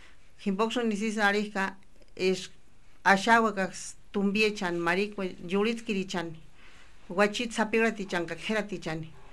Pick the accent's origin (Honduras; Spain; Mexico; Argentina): Mexico; Huatzio, Michoacán; soy de Huatzio.